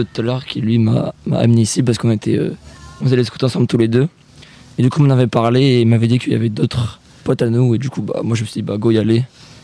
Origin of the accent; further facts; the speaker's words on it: Grenoble, Auvergne-Rhône-Alpes, France; je viens de Grenoble.